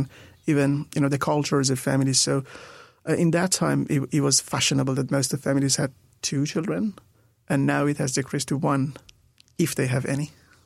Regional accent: north, Iran; English is a second language; I was born, raised, and grew up in a very small town in north of Iran in a family of four.

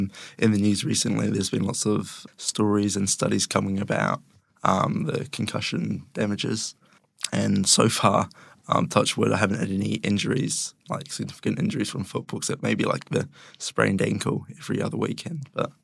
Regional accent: Christchurch, Canterbury, New Zealand; born there; I'm a Year 13 student at Christ College. I was born in Christchurch.

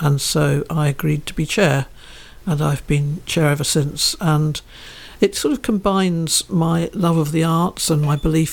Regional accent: Auckland, New Zealand; moved away as an adult; also born or lived in London / Scotland; I grew up in Auckland, went to university and teachers' college there, taught for a couple of years at Marlborough Girls College, and then went on my OE, which lasted 39 years, almost all of which was in the UK. I had 25 years in London

